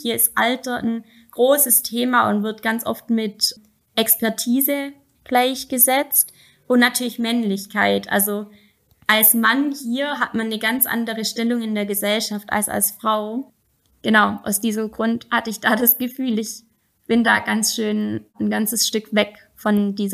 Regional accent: Germany; ich bin in Deutschland christlich aufgewachsen, aber ich lebe hier mit einer muslimischen Familie

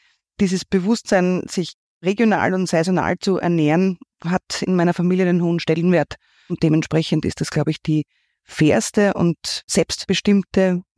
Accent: Lower Austria, Austria; also born or lived in Vienna; Ich bin eigentlich gebürtige Wienerin, man mag es nicht glauben, war nie in Wien im Zentrum aufgewachsen, sondern immer außerhalb ein Stückel von Wien. Wir sind mittlerweile in Berchertsdorf zu Hause, sowohl mit der Firma als auch persönlich, und unser Revier ist in Niederösterreich.

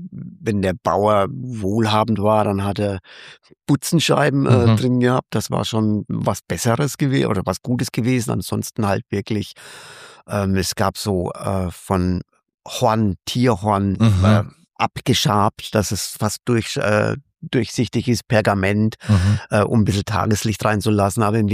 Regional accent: Ramsthal, Bavaria, Germany; Und aus meinem Heimatdorf, Ramstal natürlich damals auch, Hammelburg, auch das Weindorf.

